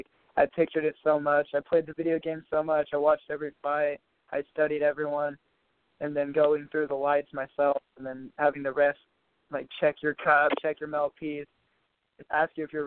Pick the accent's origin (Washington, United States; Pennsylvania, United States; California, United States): California, United States; Oroville; it was, like, everyone I grew up with in Oroville and everyone's parents